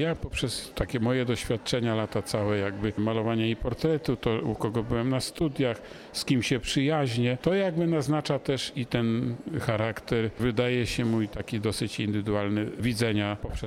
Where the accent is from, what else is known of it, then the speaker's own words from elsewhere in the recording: Dołhobrody, Lublin Voivodeship, Poland; Rzeka Bug, ponieważ ja nad tą rzeką się urodziłem, wychowałem we wsi Dołhobrody, powiat Włodawa, niedaleko takiego sanktuarium bardzo ważnego w Kodniu, Matki Boskiej Kodeńskiej nad Bugiem.